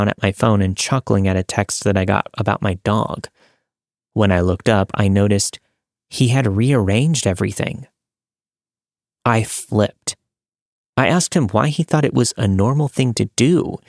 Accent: Victoria, Australia; I'm from Victoria, Australia, but he was working in Victoria. I was 24 at the time

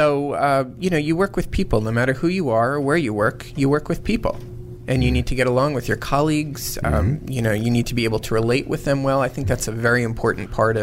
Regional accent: New York, United States; also born or lived in Bronx; I'm from New York, born in the Bronx, Yankees fan, raised upstate.

